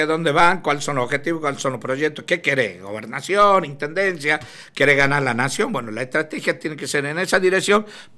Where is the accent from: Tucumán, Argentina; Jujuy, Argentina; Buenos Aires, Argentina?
Tucumán, Argentina; A nivel nacional, como yo soy tucumano